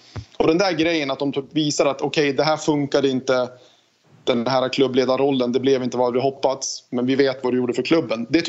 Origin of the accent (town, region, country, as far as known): Stockholm, Stockholm County, Sweden